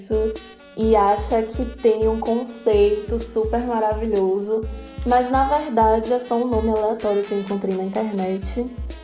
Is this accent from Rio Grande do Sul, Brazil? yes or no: no; Salvador, Bahia, Brazil; tenho 23 anos e sou de Salvador, apesar de pelo nome parecer que eu sou internacional, eu sou baianíssima.